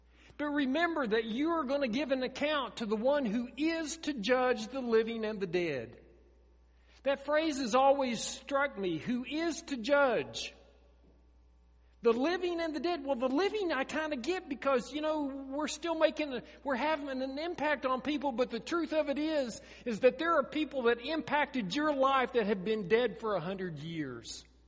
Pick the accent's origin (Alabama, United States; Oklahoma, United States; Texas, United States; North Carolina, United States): Oklahoma, United States; Now, I grew up in Oklahoma, and the Wichita Mountains were literally within sight of my grandmother's house.